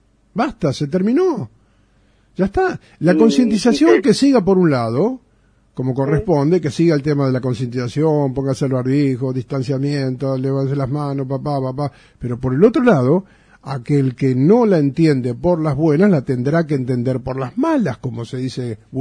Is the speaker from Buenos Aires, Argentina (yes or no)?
yes; Buenos Aires, Argentina; now in Bolívar, Argentina; aunque yo soy de Capital Federal. Si bien hace 40 años que estoy acá en Bolívar, mi cabeza todavía sigue trabajando como en Capital Federal en algunas cosas, ¿no? Es más, mira, digo Capital Federal y no digo Ciudad Autónoma de Buenos Aires.